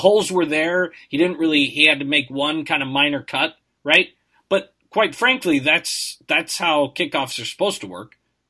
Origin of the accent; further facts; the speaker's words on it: Massachusetts, United States; Matt and I grew up in Massachusetts.